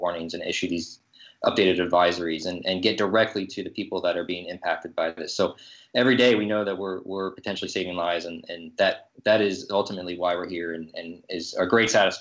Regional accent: Delaware, United States; born there; also born or lived in Pennsylvania, United States; Well, I was born in Delaware and lived in Pennsylvania.

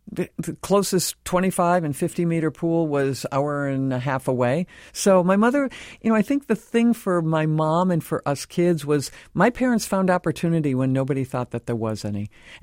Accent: Land O'Lakes, Wisconsin, United States; Growing up in Wisconsin, Land O'Lakes, Wisconsin, my parents were my coaches.

